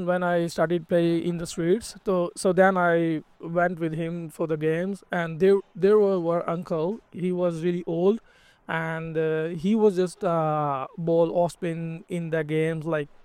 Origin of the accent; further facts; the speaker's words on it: Lahore, Punjab, Pakistan; I born in Lahore and I grew up in Lahore.